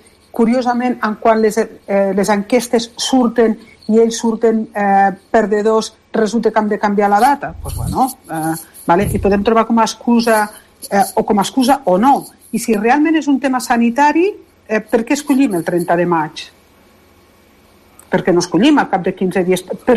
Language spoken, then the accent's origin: Catalan; Lleida, Catalonia, Spain